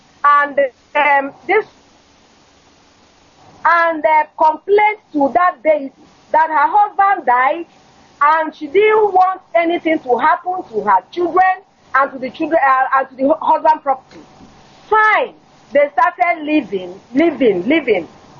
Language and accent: English; Enugu State, Nigeria; I am from Enugu State, and I am from Suka per se